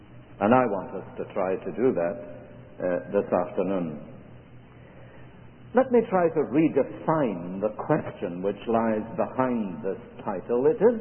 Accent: United Kingdom; we're both British, you see.

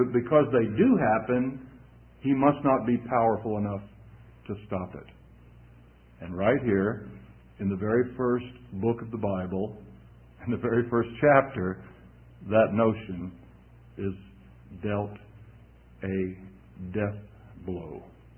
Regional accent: the South, United States; I mean, I was raised in the South.

